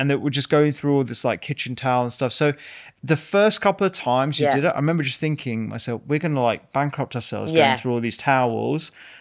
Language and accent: English; India; and they're like, I'm Indian, and so you know, it's the worst combination for Rafael